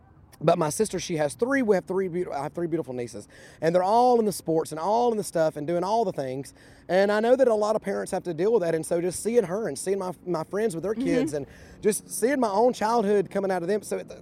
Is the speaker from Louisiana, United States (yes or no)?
no; Southside, Alabama, United States; I grew up in a little community called Southside, Alabama. It was a river, okay. little riverside community there on the Coosa River.